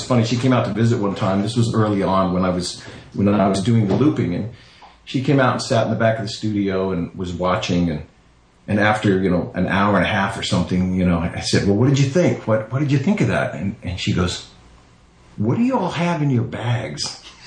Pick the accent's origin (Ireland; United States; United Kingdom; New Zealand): United States; Texas; I literally was just hanging out where I grew up in Texas.